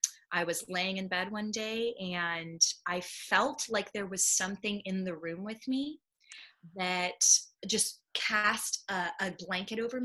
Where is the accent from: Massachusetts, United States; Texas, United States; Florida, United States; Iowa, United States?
Texas, United States; Houston; also born or lived in New York; So I originally am from New York, right? So I was born in New York. I've got family in New York. But I consider myself a Houstonian because I spent so many years here growing up. This is my city.